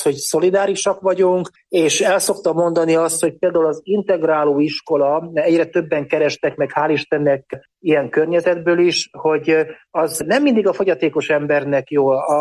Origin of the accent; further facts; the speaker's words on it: Partium, Romania; nekem a gyökerek azok Erdélyből indultak, tehát én egy olyan helyen nőttem fel, ahol a Partiumban, ahol különböző etnikumok együtt éltek, tehát együtt nőttünk fel ruszin, rutén, ukrán, orosz, román, cigány, zsidó emberekkel